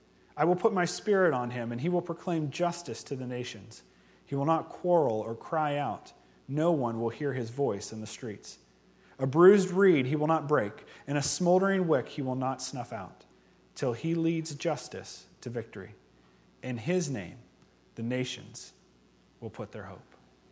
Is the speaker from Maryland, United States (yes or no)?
no; Ohio, United States; And because I am from Ohio, Ohio State.